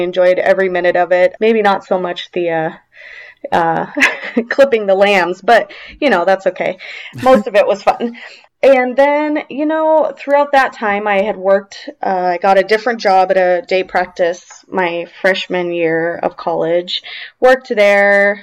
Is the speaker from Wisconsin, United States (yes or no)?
no; Temecula, California, United States; and I grew up in Temecula. Most of my growing up was there, and that was pretty rural at the time.